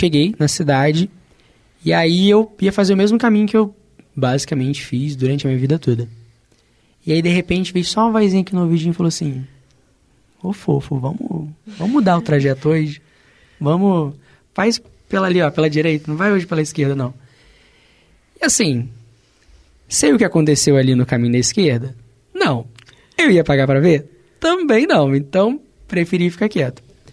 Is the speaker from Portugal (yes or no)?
no; Volta Redonda, Rio de Janeiro, Brazil; que eu sou de Volta Redonda, interior do estado do Rio